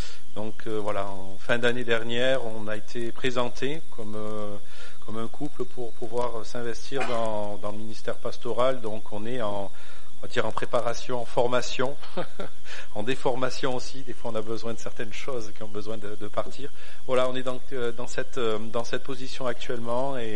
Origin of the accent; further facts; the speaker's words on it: Gap, Provence-Alpes-Côte d'Azur, France; Je suis originaire des Hautes-Alpes, donc de Gap, l'autre côté des montagnes.